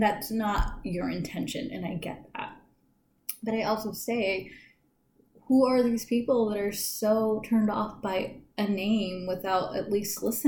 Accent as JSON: {"language": "English", "town": "Allied Gardens", "region": "California", "country": "United States", "tie": "born or raised there", "also_born_or_lived": "Golden Hills / Oak Park", "said": "I will say I was raised in Alley Gardens, even though I grew up in Golden Hills and in Oak Park, and I have grandparents that still live, you know, off of Market and Home Avenue"}